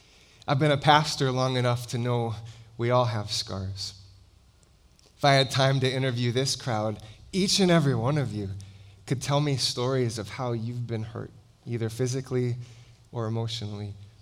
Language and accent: English; Hawaii, United States; I grew up in Hawaii, beautiful place, but I stood out like a sore thumb.